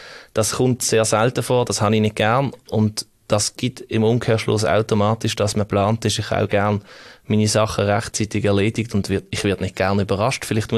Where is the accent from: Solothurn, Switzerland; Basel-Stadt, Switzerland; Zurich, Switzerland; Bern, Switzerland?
Basel-Stadt, Switzerland; Basel; habe mich jetzt auch vor letztes Jahr, glaube ich, einbürgert in Riechen. Mhm. Und jetzt bin ich auch Basler und Riechener. Ja, also Basel-Städter, da hat es mich nie etwas aus dem Kanton gezogen.